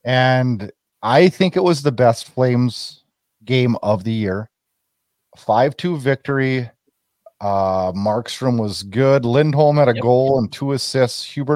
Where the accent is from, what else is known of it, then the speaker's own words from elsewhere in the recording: North Dakota, United States; I mean, I'm from North Dakota.